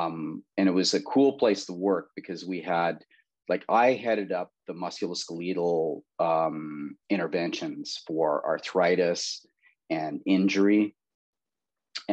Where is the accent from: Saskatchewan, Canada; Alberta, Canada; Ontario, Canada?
Saskatchewan, Canada; So I'm originally from Saskatchewan, grew up in Saskatchewan, went back out west and worked at a center.